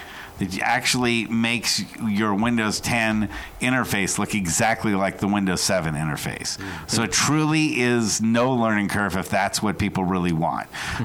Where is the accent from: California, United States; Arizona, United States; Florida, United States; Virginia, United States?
California, United States; And then when I grew up here in Marin County, I used the I worked at my mom took me to the Marin Computer Center here in Terra Linda.